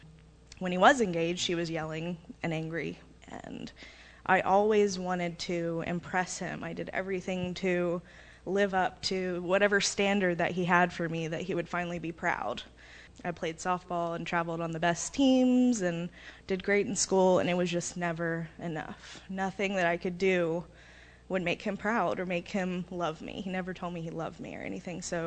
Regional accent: Marietta, United States; I grew up in Marietta.

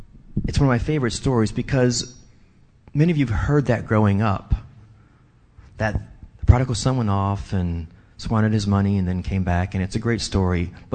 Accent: New Orleans, Louisiana, United States; Now, of course, I'm from New Orleans, and I was like 12 years old when I realized chickens don't fly.

